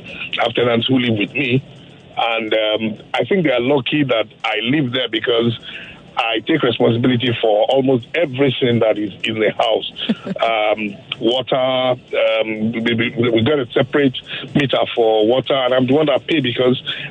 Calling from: Oba, Nigeria; I'm calling from Oba.

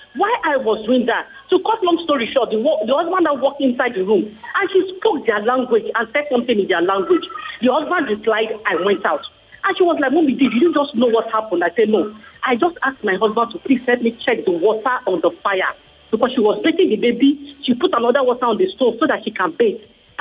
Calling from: Ogun, Nigeria; I'm calling from Ogun State.

